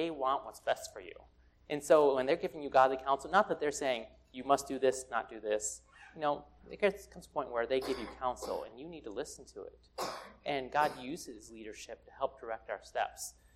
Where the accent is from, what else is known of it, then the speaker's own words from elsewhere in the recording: Fort Leonard Wood, Missouri, United States; born there; My dad was in the military. So I am what's called an Army brat. That's the right term for that. I was born in Missouri, Fort Leonard Wood.